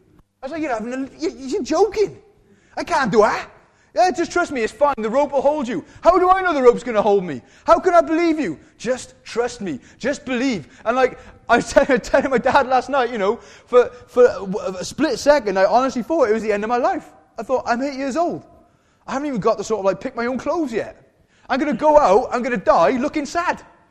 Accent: Wales, United Kingdom; I'm Welsh.

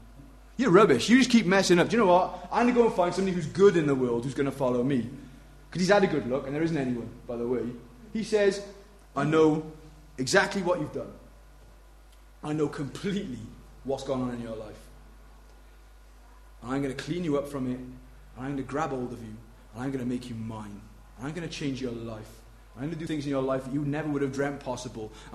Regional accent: Pontypool, Wales, United Kingdom; But I grew up in Pontypool. 15 years.

